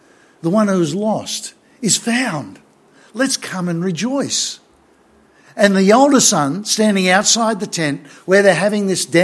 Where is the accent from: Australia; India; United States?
Australia; I'm an Australian man.